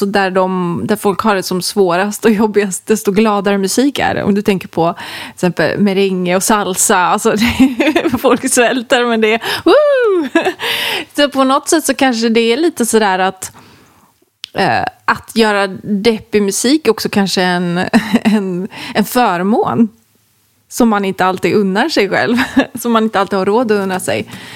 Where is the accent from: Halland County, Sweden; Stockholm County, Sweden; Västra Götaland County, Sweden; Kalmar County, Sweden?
Västra Götaland County, Sweden; Gothenburg; Alltså där jag växte upp. Så jag brukar oftast när jag är i Göteborg promenera runt där med mina barndomsvänner.